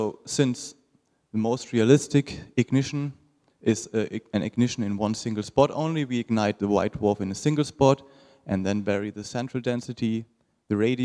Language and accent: English; Heidelberg, Baden-Württemberg, Germany; I'm from Heidelberg, Germany.